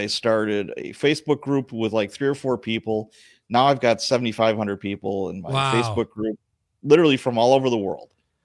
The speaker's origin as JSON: {"language": "English", "town": "Chicago", "region": "Illinois", "country": "United States", "tie": "born or raised there", "lives_now": "Milwaukee, United States", "said": "I grew up in Chicago as a kid. I was born in Chicago."}